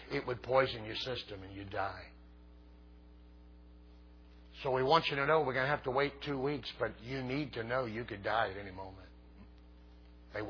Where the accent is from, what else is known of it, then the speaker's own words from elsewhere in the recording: Mississippi, United States; if I was preaching nearby my hometown in Mississippi.